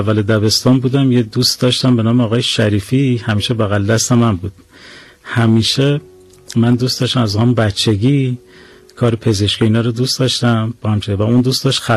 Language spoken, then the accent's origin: Persian; Kerman, Iran; now in Tehran, Iran; دوران مدرسه ابتدایی و راهنمایی و متوسطه، بعد دانشگاه هم شانس داشتم تو شهر خودم قبول شدم، دولتی اونجا قبول شدم